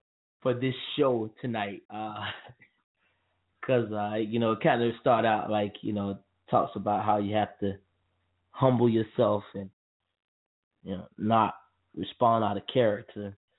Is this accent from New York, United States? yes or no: no; Archer, Florida, United States; Now, the person that's from America, me, you know what I'm saying? From Archer, Florida, y'all don't even get that. I'm from Archer, Florida.